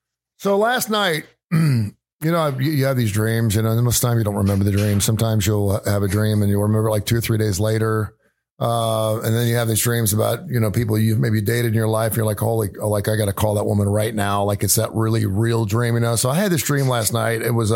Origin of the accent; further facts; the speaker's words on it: Cincinnati, Ohio, United States; in Cincinnati, Ohio, my hometown